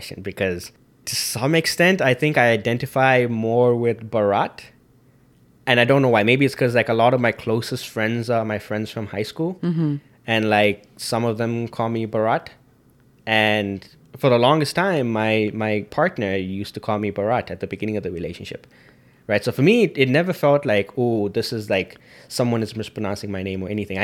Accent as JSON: {"language": "English", "country": "Zambia", "tie": "born or raised there", "said": "So growing up in Zambia, we had different groups of friends, right? We had, you know, people in the Indian community that we hung out with."}